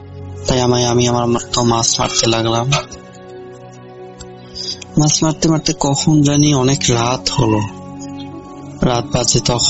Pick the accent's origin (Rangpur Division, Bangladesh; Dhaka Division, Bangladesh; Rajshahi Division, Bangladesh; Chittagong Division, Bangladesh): Rangpur Division, Bangladesh; Nageshwari; আমার বাড়ি কুড়িগ্রাম জেলার নাগেশ্বরী থানায়। গ্রামের নামটি হলো কাদিটারি।